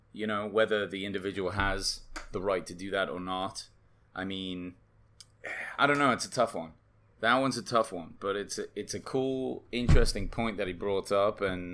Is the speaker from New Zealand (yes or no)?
no; England, United Kingdom; now in United States; I came from England, I'm always like, why is college tuition so much in the United States?